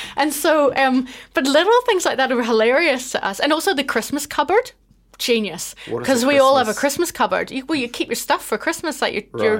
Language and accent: English; Northern Ireland, United Kingdom; also born or lived in Scotland; I'm Northern Irish.